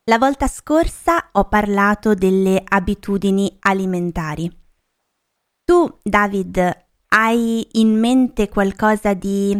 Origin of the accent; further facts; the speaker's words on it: Lombardy, Italy; accent: Milanese; anche io ho cercato di eliminare il mio accento milanese, ma diciamo che ho fatto un tentativo a metà.